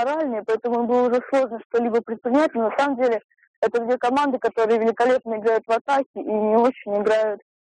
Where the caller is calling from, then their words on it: Saint Petersburg, Russia; Я звоню вам из Санкт-Петербурга.